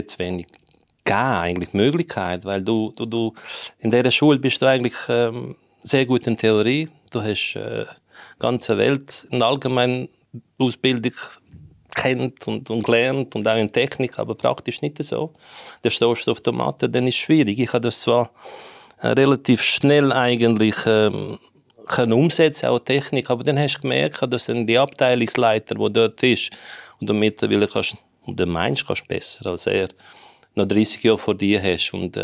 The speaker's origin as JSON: {"language": "German", "region": "Zagreb County", "country": "Croatia", "lives_now": "Switzerland", "said": "Ich komme ursprünglich aus Kroatien, Umgebung von Zagreb, also Hauptstadt."}